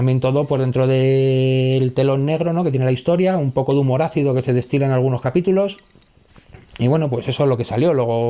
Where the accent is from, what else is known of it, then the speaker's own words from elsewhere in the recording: Madrid, Community of Madrid, Spain; No lo conozco, yo soy de Madrid, voy a escribir de lo que conozco.